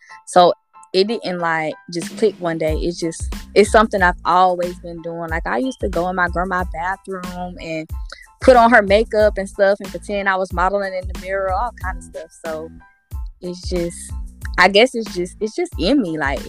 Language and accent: English; Columbia, South Carolina, United States; I'm from Columbia, South Carolina.